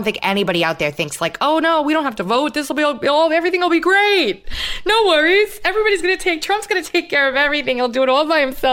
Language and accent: English; New York, United States; I grew up in New York. I lived my entire life there. It's my home state. I never went anywhere else. I lived in New York. I lived in Brooklyn. I lived in Queens. I lived upstate. I lived on Long Island.